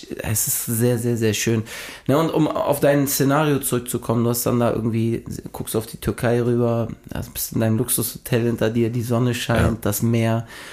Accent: Switzerland; aber ich bin halt Schweizer, ne?

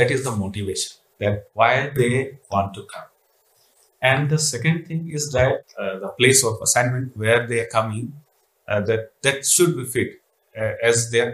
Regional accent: India; English is a second language; from India, working in YMCA, Young Men's Christian Association.

